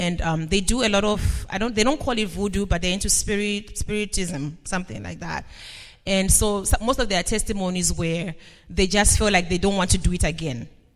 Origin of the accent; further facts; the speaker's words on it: Philadelphia, Pennsylvania, United States; I said, sir, please, I'm not … I'm from Philadelphia.